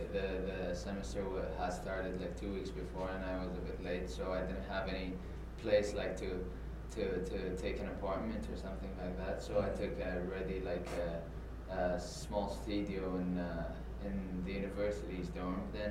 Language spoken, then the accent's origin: English; United Arab Emirates; moved away as an adult; also born or lived in West Virginia; now in Chicago, United States; From United Arab Emirates, and I live in Chicago. And I was a student in United States, West Virginia University